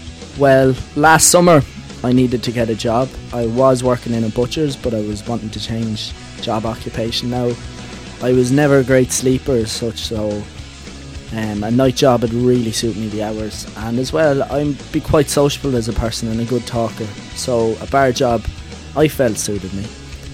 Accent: Arklow, County Wicklow, Ireland; also born or lived in Galway; now in Limerick, Ireland; I work as a barman in Patrick Punch's Bar and Hotel in Limerick. Well, I'm originally from Arklow in Wicklow. I lived in Galway for a while

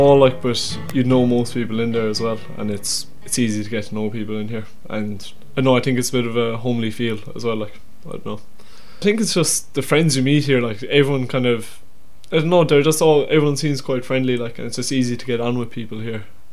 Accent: Limerick, Munster, Ireland; I'm a third year BA student in Mary I, studying psychology and philosophy. I'm from Limerick.

